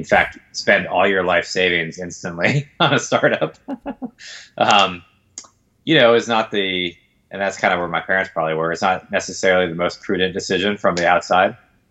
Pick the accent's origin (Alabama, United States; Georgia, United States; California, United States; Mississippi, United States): Georgia, United States; Atlanta; also born or lived in Washington, D.C. / Philippines; I grew up in Atlanta. Even though I was born in DC and spent a couple years in the Philippines, but I moved to outside Atlanta, suburban Atlanta, when I was five, and basically stayed there until going to MIT.